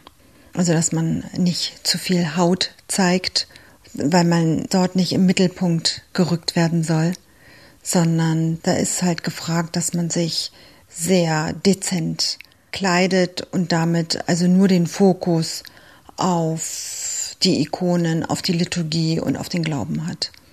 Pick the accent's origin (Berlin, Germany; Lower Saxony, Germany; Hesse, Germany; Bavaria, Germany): Berlin, Germany; born there; ich bin Griechin, in Berlin geboren